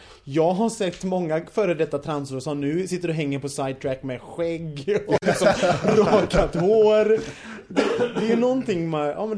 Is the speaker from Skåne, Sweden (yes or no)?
no; Gothenburg, Västra Götaland County, Sweden; Jag är från Göteborg.